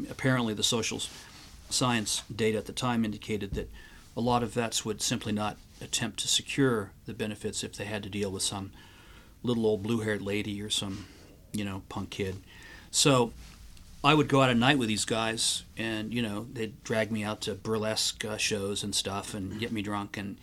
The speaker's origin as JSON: {"language": "English", "town": "San Antonio", "region": "Texas", "country": "United States", "tie": "born or raised there", "also_born_or_lived": "St. Louis, United States / Cincinnati, United States / La Jolla, United States", "said": "I grew up in San Antonio, Texas, St. Louis, Missouri, Cincinnati, Ohio, and La Jolla, California."}